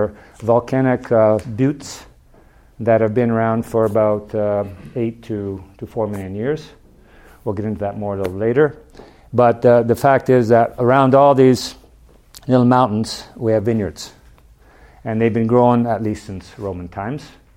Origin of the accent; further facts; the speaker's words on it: Canada; now in Hungary; So I'm a Canadian-Hungarian, born in Canada, but all my family is Hungarian. I grew up on a farm, not vineyards, but a tobacco farm.